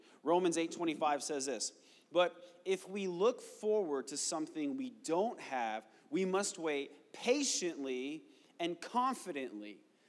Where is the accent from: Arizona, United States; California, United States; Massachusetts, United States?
Arizona, United States; I'm from Arizona.